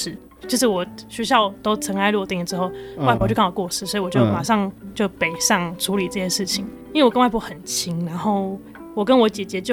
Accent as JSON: {"language": "Chinese", "region": "Keelung", "country": "Taiwan", "tie": "born or raised there", "said": "外婆是基隆人，所以我小时候是在基隆暖暖长大的。"}